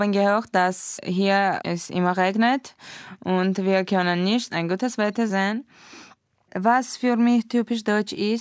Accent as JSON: {"language": "German", "region": "Yerevan", "country": "Armenia", "second_language": "German", "said": "Ich komme aus Armenien, aus der Hauptstadt Jerewan. Ich bin geboren am 12. August im Jahre 1996."}